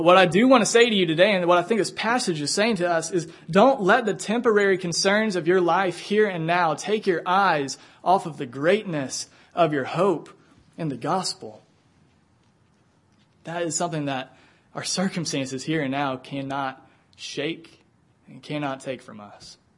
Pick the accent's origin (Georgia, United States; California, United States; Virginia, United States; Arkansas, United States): Georgia, United States; I'm from Georgia. I support all the pro Atlanta sports teams. Go Hawks.